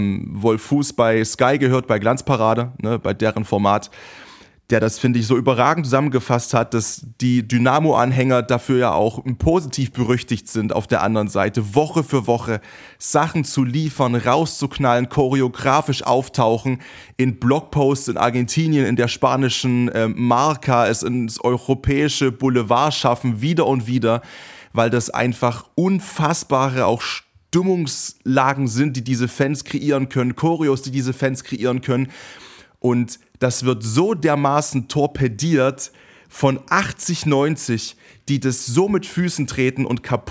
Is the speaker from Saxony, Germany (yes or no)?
yes; Saxony, Germany; ich bin in der Nähe von Dresden geboren und aufgewachsen.